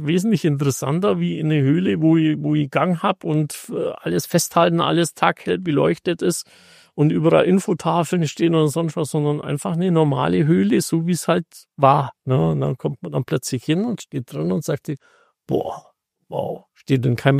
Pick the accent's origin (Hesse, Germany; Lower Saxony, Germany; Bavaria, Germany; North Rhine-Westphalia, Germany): Bavaria, Germany; Augsburg; also born or lived in Landsberg; Aufgewachsen bin ich in Augsburg